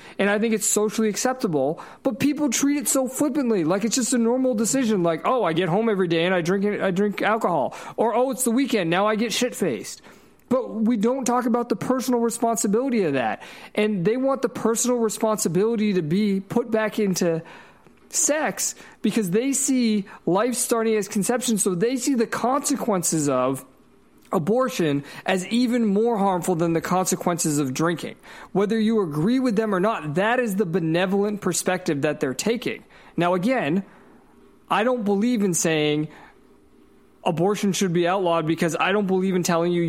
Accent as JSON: {"language": "English", "country": "United States", "said": "I can only talk as an American"}